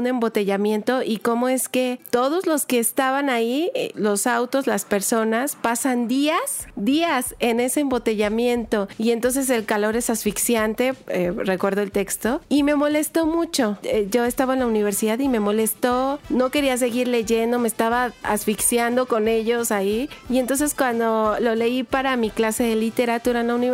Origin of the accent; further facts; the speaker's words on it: Mexico; nos habla de las máscaras que tenemos como mexicanos, como personas, como seres humanos.